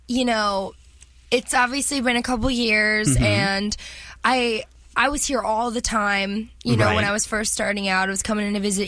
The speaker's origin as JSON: {"language": "English", "region": "New Jersey", "country": "United States", "said": "I'm from New Jersey, which are kind of similar places in different parts of the world."}